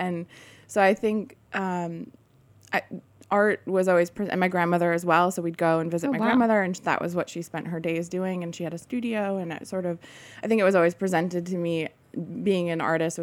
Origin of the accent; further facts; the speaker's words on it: Vermont, United States; I grew up in Vermont on a small organic dairy farm.